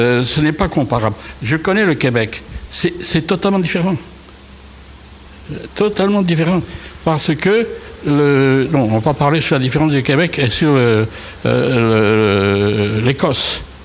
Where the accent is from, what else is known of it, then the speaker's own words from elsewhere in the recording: Occitanie, France; je suis de Dirlac, je suis franco-catalan, donc les biculturels